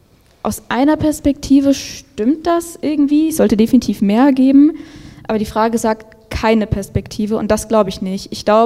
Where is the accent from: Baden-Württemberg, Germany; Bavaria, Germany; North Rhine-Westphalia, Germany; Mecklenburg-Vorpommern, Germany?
North Rhine-Westphalia, Germany; ich ziehe bald nach Berlin. Aber ich bin natürlich im Ruhrgebiet geboren und groß geworden